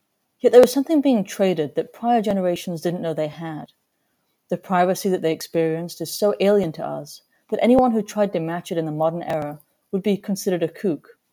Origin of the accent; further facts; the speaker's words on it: England, United Kingdom; Since I was raised in England, I heard the oft-repeated colloquialism